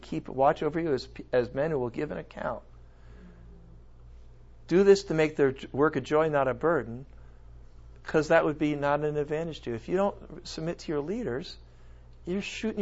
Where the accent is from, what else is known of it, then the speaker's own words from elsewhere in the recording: United States; You know why? Because I'm an American.